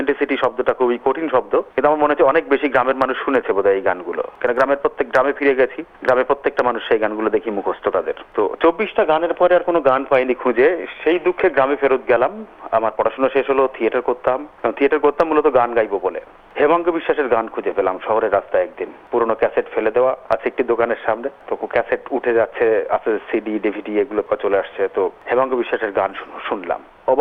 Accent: West Bengal, India; ছোটবেলা থেকে আমার বাড়ি ইন্দো বাংলাদেশ বর্ডারে, পশ্চিমবঙ্গের মধ্যেই পড়ে, একেবারে দক্ষিণবঙ্গ।

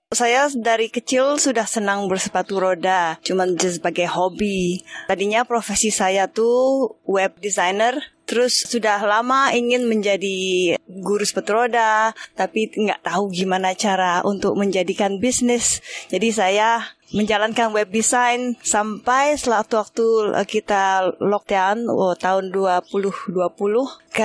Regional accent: Jakarta, Indonesia; now in Melbourne, Australia; Saya berasal dari Jakarta dan pindah ke Melbourne tahun 98 saat kerusuhan. Lalu sudah di Melbourne 25 tahunan.

